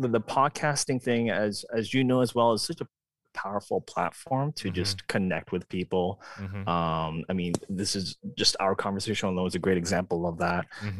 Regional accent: United States; You know, I grew up in America.

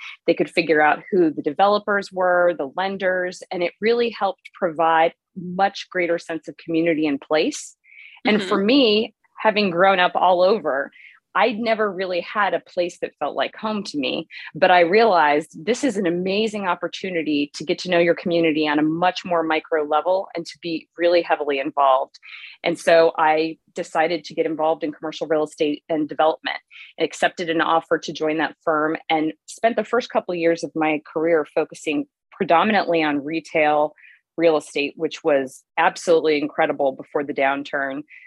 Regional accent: Texas, United States; also born or lived in Germany; I was born in the United States, but really grew up crisscrossing the United States and Europe. I come from a military family, and so really spent time in the United States and in Germany going back and forth, and predominantly grew up in Texas and in Germany.

